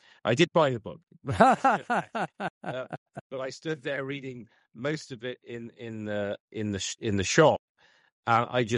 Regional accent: North East England, United Kingdom; And I opened the pages of that little book as an English young man in Northern England teaching.

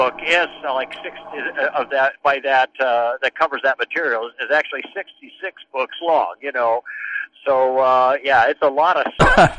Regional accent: Chicago, Illinois, United States; I grew up in the Chicago area.

